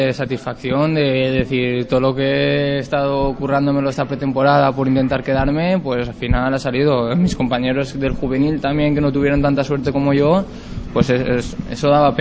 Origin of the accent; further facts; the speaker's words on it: Canals, Valencian Community, Spain; Soy de Canals y nada, he vivido toda la vida allí.